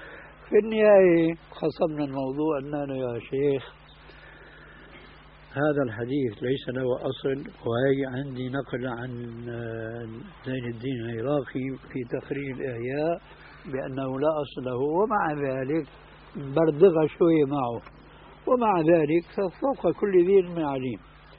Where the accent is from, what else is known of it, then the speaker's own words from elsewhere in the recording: Damascus, Damascus Governorate, Syria; وهذا قليل جدا عندنا في دمشق